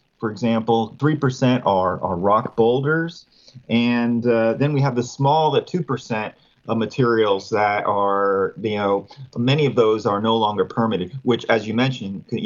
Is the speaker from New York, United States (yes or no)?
yes; New York, United States; moved away as an adult; now in Florida, United States; I'm originally from New York and grew up fishing, saltwater fishing with my father on the South Shore of Long Island on his little John boat. 26 years ago, I moved down here